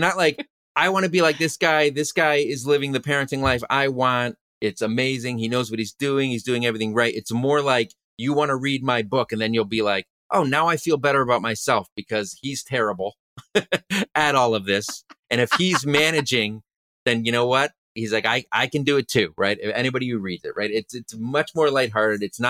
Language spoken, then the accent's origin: English; Connecticut, United States; also born or lived in Boston; now in Brooklyn, United States; So I went to school. I grew up in Connecticut. I went to school in Boston and lived there for like another 10 years and never thought I'd leave.